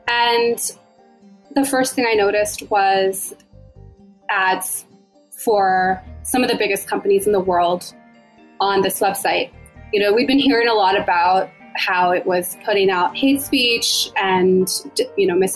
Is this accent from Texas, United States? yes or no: no; Maryland, United States; We're both copywriters. We're both originally from Maryland.